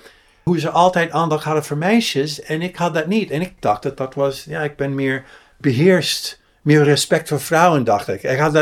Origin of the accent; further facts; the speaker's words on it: Pasadena, California, United States; En fietste overal in Pasadena, eigenlijk is waar ik geboren ben. Dat is in buitenwijk van Los Angeles.